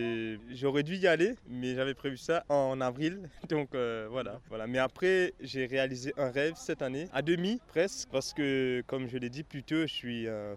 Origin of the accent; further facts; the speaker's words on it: Mauritius; dans le quartier où j'ai grandi, à Maurice.